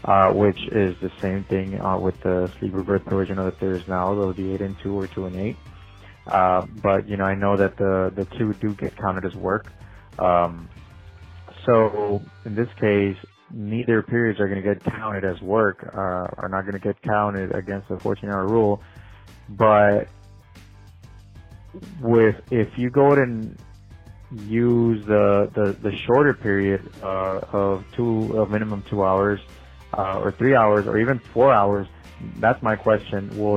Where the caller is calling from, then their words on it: Laredo, Texas, United States; I'm calling you from Dial Van Inc., a trucking company here in Laredo, Texas.